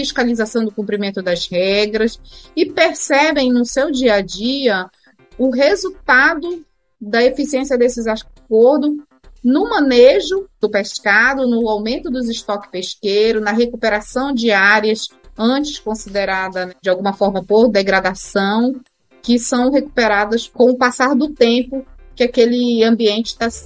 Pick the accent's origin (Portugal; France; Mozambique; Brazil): Brazil; Santarém, Pará; Eu sou daqui, da região do Tapajós, eu nasci e me criei aqui em Santarém, na região amazônica, né?